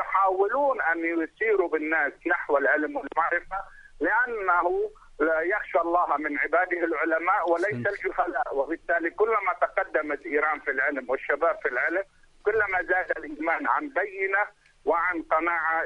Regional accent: Lebanon; وعندنا في لبنان نماذج كثيرة من علماء ومخترعين

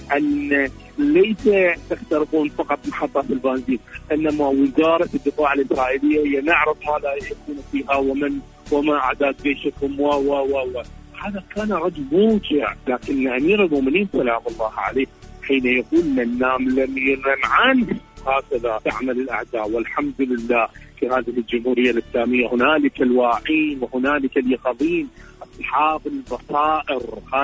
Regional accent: Iraq; من العراق،

